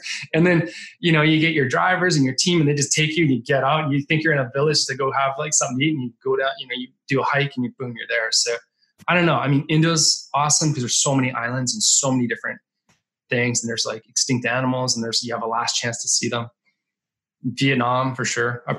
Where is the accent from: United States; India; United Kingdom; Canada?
Canada; But I grew up in Canada. So I've seen enough cold and snow to last me like 100 lifetimes.